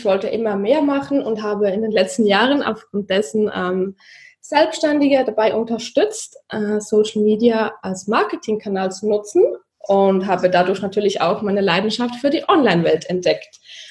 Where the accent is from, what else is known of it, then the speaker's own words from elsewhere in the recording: Zurich, Switzerland; ich bin 30 Jahre alt und ich komme aus Zürich, aus der Schweiz, vielleicht hört ihr das an meinem Dialekt ganz wenig